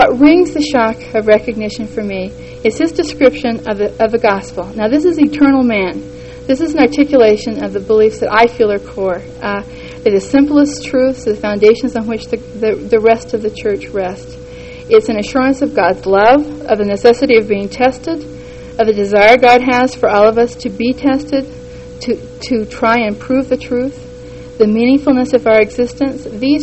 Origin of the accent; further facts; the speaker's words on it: Cedar City, Utah, United States; maybe it's just because I grew up in Cedar City and we're 10 years behind and we had the 50s and the 60s.